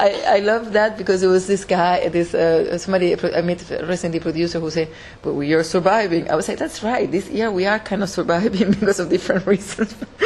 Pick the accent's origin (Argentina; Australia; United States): Argentina; You know, I come from Argentina, you know, there's no big founding for dance